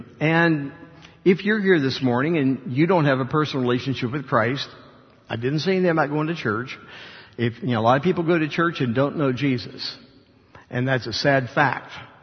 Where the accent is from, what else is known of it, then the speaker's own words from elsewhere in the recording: Parkersburg, West Virginia, United States; I was born back in Parkersburg, West Virginia. And I came home from the hospital and lived in my grandparents' house for 17 years, and they raised me.